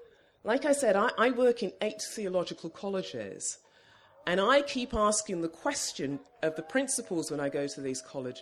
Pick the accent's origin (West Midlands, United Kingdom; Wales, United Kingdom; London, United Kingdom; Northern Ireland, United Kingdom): West Midlands, United Kingdom; Oldbury; I was brought up in the Black Country, and for those of you who don't know where that is, it's in the West Midlands, Oldbury